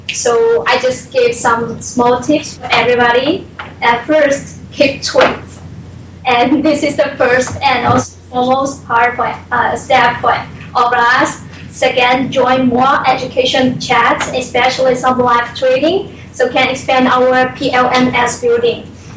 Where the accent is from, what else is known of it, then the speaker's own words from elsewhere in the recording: China; English is a second language; I'm also from China.